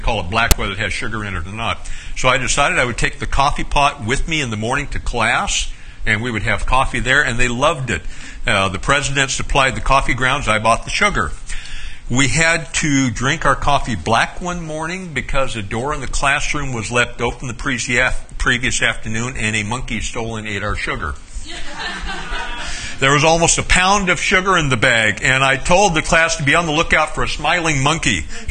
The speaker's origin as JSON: {"language": "English", "region": "Alaska", "country": "United States", "said": "the only thing I could think of was, well, I'm from Alaska."}